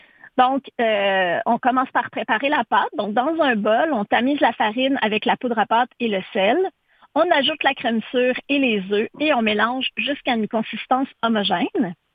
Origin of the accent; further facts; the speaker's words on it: Quebec, Canada; Puis, parce qu'on vient de l'Abitibi, puis les bleuets de l'Abitibi